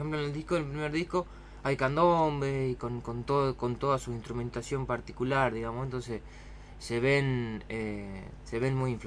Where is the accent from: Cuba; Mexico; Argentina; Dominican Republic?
Argentina; Yerba Buena, Tucumán; Yerbabuena, que es una ciudad que queda a 5 kilómetros de la capital. Ahí más cerquita de la capital.